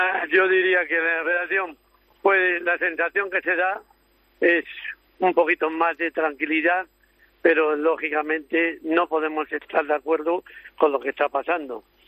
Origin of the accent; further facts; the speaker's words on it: Galicia, Spain; yo soy gallego también.